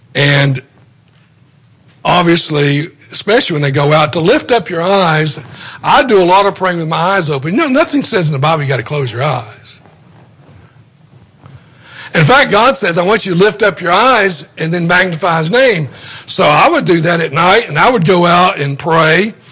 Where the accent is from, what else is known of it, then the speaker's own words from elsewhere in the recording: Tennessee, United States; I grew up in Tennessee. I'll move back, go to college at ETSU.